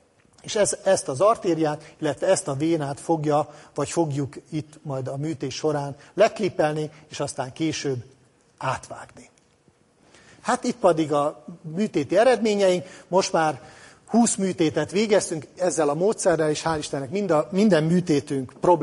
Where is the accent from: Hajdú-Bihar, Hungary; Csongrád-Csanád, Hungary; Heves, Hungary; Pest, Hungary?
Csongrád-Csanád, Hungary; Szeged; Én, mint szegedi, és azt hiszem minden szegedi büszke arra